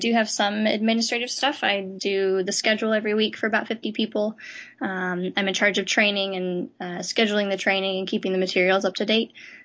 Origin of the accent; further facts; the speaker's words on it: Denver, Colorado, United States; also born or lived in Boston; No, I grew up in Denver, Colorado, and then moved to Boston for Berkeley.